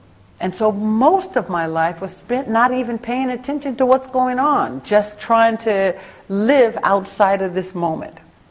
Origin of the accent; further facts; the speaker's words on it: Seattle, Washington, United States; I grew up in High Point in Seattle. And I came from a really, really kind of rough family, very dysfunctional, and all of the trappings that go with it.